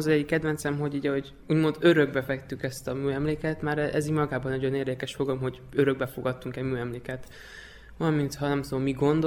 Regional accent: Bágyon, Cluj County, Romania; Én Bágyomból jöttem, az Várhalak községben található, közel Tordához.

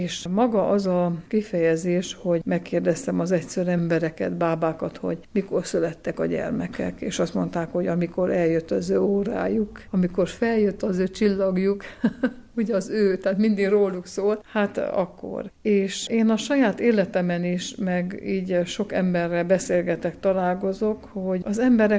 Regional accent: Magfalva, Mureș County, Romania; Erdélyben születtem a Kiskükölő mentén, Magfalván a szülőfalumban nőttem fel, ott végeztem első 8 osztályt, aztán Marosvásárhelyre az egészségügyi közép- és főiskolába kerültem.

